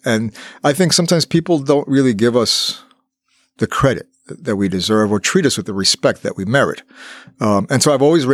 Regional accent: Bronx, New York, United States; I grew up in the South Bronx when there was a growing Puerto Rican community. There was a rich Puerto Rican culture.

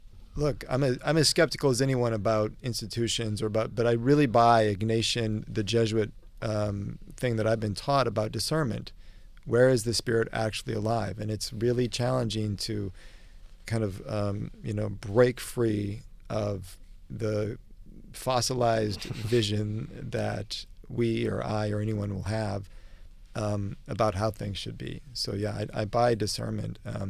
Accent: Omaha, Nebraska, United States; I come from Omaha.

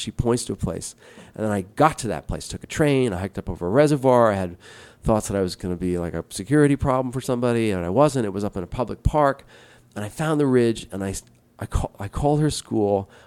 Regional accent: New York, United States; And I'm sure a New Yorker, I was born in this island, Manhattan, will say, oh, look, New York's the best place.

